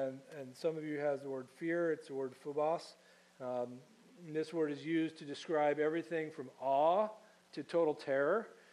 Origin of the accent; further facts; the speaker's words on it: Connecticut, United States; Growing up in the Northeast, there's toll roads.